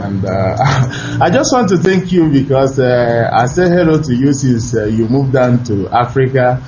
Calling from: Mexico City, Mexico; I'm calling from Mexico City.

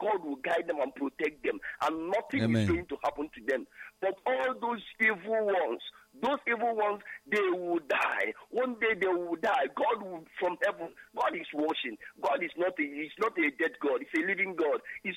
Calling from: Germany

